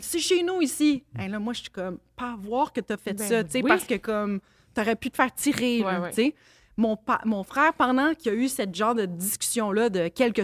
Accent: Laval, Quebec, Canada; Froid dehors, il y a de la neige, tout ça, chez nous à Laval.

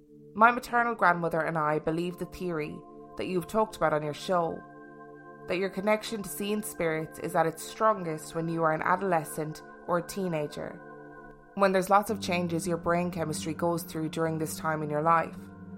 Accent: Wisconsin, United States; We all moved into this 100-year-old house near a lake in my hometown in Wisconsin.

